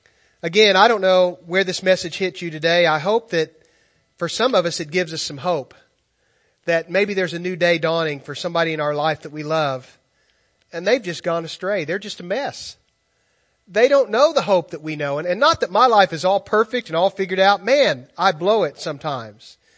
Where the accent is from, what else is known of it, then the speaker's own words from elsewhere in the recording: Richland, United States; I was away from my hometown. I grew up in Richland, and I was away from there for a few years after college. But God ultimately brought me back there.